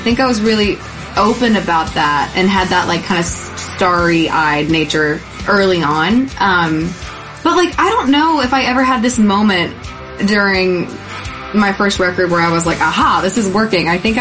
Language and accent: English; Knoxville, Tennessee, United States; I grew up in Knoxville, Tennessee, so country was super, super prevalent around me.